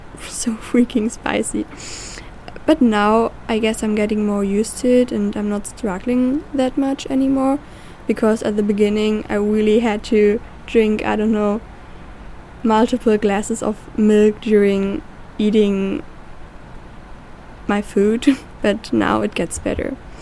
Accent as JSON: {"language": "English", "country": "Germany", "second_language": "English", "lives_now": "United States", "said": "exchange student from Germany. In today's episode, I'm gonna talk about food here in America and what I was used to from Germany, and I'm kinda comparing it to each other."}